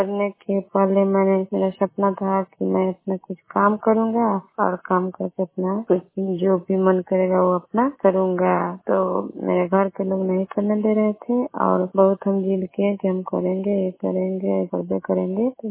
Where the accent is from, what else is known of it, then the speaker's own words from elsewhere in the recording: Bihar, India; घर नंदन कर चुका है, मकेर प्रखंड के रहने वाली हूँ